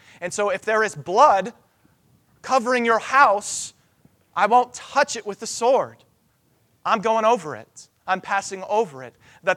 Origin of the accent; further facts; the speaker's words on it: United States; And then we blow stuff up because I'm an American.